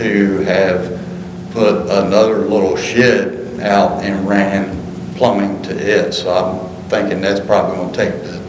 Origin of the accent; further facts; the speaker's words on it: Dagsboro, Delaware, United States; I mean, I'm a lifelong Sussex County. I grew up in Dagsboro. I lived there for 26 years, and then I moved to my property here. I've been there for 30 years.